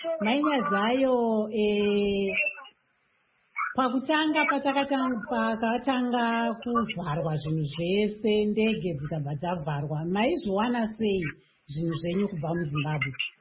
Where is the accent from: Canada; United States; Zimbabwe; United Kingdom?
Zimbabwe; all the herbs that you can use during winter that we grew up using whilst we were growing up in Zimbabwe.